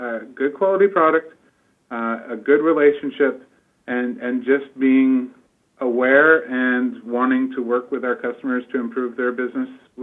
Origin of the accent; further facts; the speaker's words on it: Ontario, Canada; Like, you know, I'm from Ontario, and, you know, I've been here for 2 years